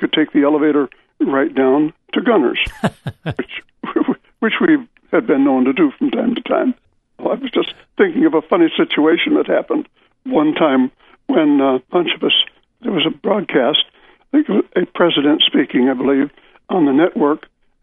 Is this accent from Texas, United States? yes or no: no; Hammond, Indiana, United States; I was working at a little 100-watt radio station in my hometown of Hammond, Indiana, WJOB.